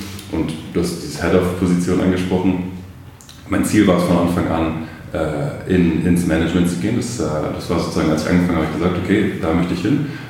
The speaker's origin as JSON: {"language": "German", "region": "Berlin", "country": "Germany", "tie": "born or raised there", "said": "bin ich in Berlin aufgewachsen"}